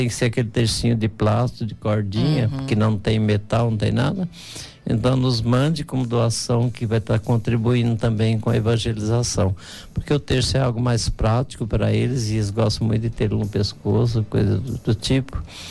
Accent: São Paulo, Brazil; nós somos de São Paulo, minha família é capital, São Miguel Paulista, uma região periférica de São Paulo, e viemos do interior de Presidente Prudente, nos anos 80

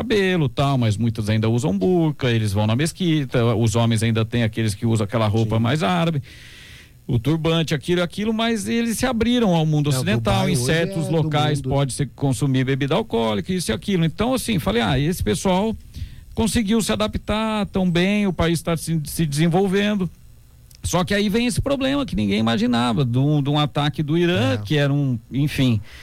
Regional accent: Brazil; Eu falei, não, não, eu sou brasileiro.

